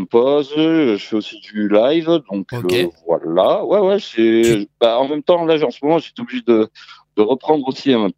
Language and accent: French; Béziers, Occitanie, France; Eh bien, je suis de Béziers, très exactement.